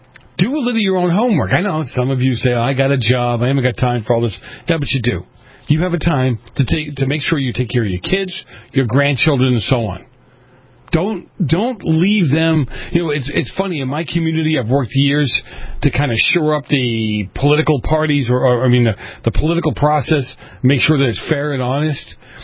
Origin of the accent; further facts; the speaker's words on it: Boston, Massachusetts, United States; Ken, I have a joke about Boston, growing up in Boston.